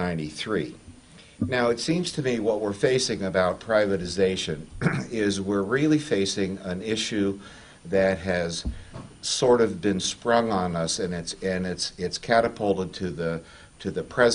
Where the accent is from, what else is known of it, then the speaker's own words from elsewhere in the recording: Ohio, United States; and I grew up in Ohio reading the literature sponsored by the League of Women Voters